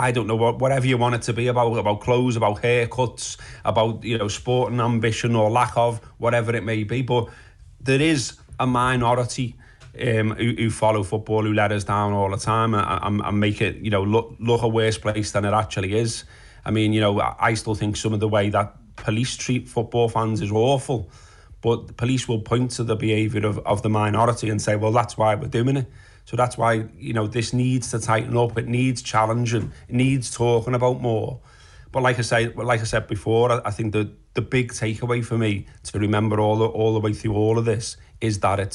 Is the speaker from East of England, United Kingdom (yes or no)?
no; Liverpool, North West England, United Kingdom; I grew up in Highton in Liverpool